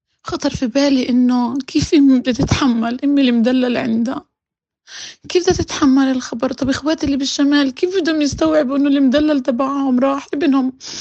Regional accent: Gaza, Gaza Strip, Palestine; now in Tulkarm, Palestine; طبعا أنا من غزة بس متزوجة بالضفة الغربية وموجودة في طول كرام، وأهلي طبعا كلهم في غزة. عمري 38 ودرس إدارة أعمال، وعندي 3 بنات وولد.

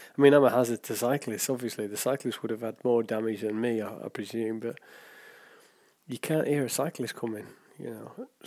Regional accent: Huddersfield, Yorkshire and the Humber, United Kingdom; I remember going around my hometown of Huddersfield

